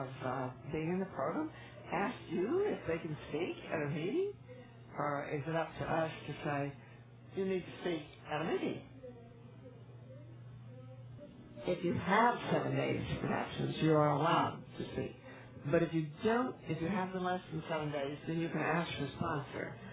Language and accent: English; California, United States; I'm from Southern California.